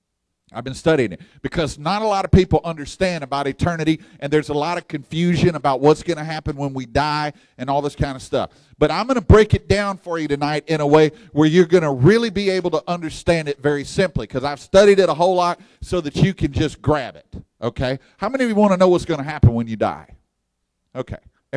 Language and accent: English; Texas, United States; See, I'm from Texas, and we got pit barbecue down there.